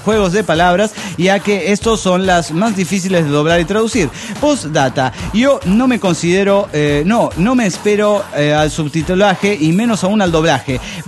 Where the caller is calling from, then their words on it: Oaxaca, Mexico; de Oaxaca, México.